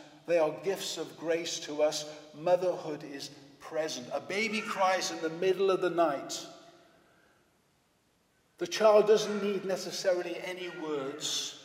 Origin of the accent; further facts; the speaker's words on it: Wales, United Kingdom; I find great comfort to drive all the way back to Wales, to Monmouthshire, which is my home country.